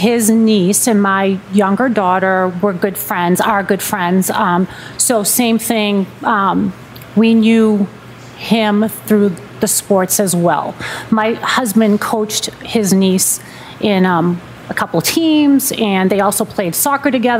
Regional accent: Randolph, Massachusetts, United States; also born or lived in Braintree; So I initially grew up in Randolph, and then we moved to Braintree, and I finished my last 3 years of high school and stayed there till I was married.

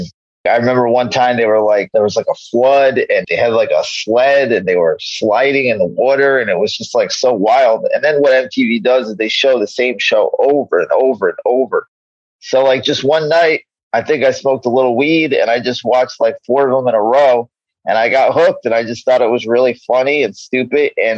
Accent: New York, United States; now in Los Angeles, United States; I grew up in New York. I live in L.A.

